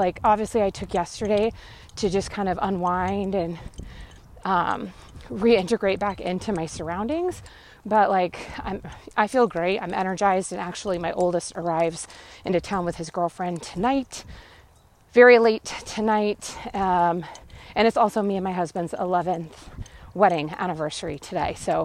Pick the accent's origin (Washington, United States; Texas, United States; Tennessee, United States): Washington, United States; also born or lived in Las Vegas; But I'm a Washingtonian girl, okay? Like I was born and raised in Washington, lived there for almost all my life. I lived in Vegas for 4 years in my 20s